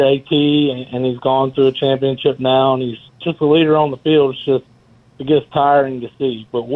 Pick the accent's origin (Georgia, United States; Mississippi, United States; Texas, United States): Georgia, United States; Warner Robins; It gets tiring as a Bulldog fan to continue to see over and over. I'm from Warner Robins, where Jake Fromm is from